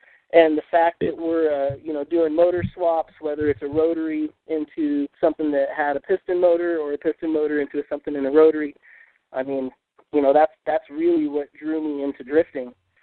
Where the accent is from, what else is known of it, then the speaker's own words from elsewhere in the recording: California, United States; I grew up in California. My dad was into race cars and hot rods.